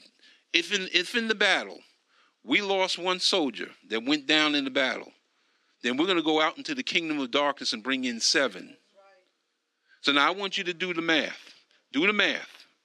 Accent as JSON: {"language": "English", "town": "Bronx", "region": "New York", "country": "United States", "tie": "born or raised there", "said": "see, I grew up in the Bronx, and people steal all the time."}